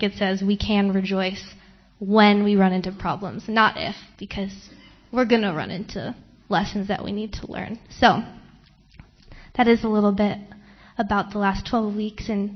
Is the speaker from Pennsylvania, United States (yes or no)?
no; California, United States; I'm from Southern California, about a half hour away from LA.